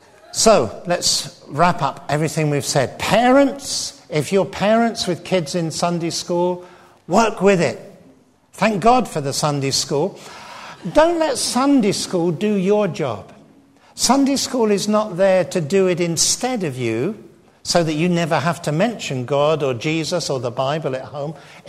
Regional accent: England, United Kingdom; Sorry, forgive me, I'm English.

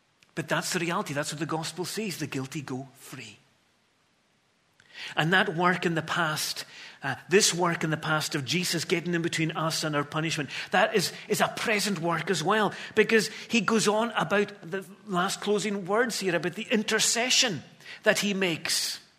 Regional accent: Scotland, United Kingdom; being Scottish rugby fans, you know, our expectations have to be tempered with reality, don't they?

